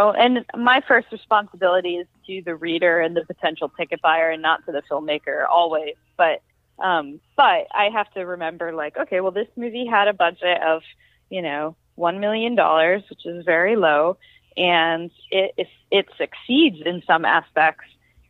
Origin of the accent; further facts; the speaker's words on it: Albany, New York, United States; I grew up in outside of Albany, New York.